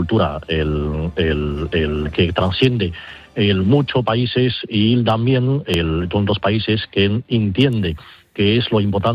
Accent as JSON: {"language": "Spanish", "country": "China", "moved": "yes", "lives_now": "Spain", "said": "Tengo pasaporte español, y España, viendo que mi España, que es mi país en este momento, y mi país de origen, que es China"}